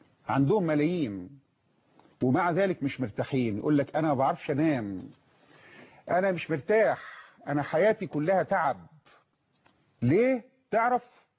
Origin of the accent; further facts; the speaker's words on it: Egypt; كلمة عندنا كمصريين بنقولها دايما ربنا يسهل،